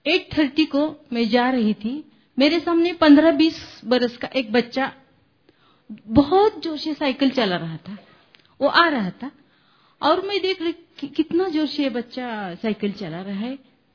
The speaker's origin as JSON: {"language": "Hindi", "town": "Barshi", "region": "Maharashtra", "country": "India", "said": "मैं बारशी से हूँ।"}